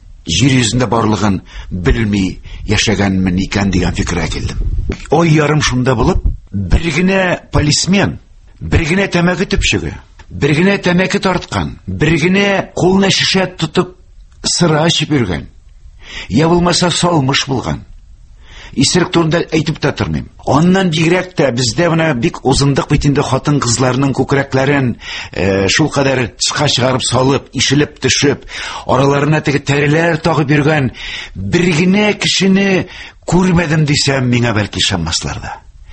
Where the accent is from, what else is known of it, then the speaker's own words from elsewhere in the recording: Karkaly, Bashkortostan, Russia; Мин битендә Кәркәле авылыннан, Кәркәле белән Бәләк Кәркәле белән Ишле арасы бары тик 7 чакрым гына.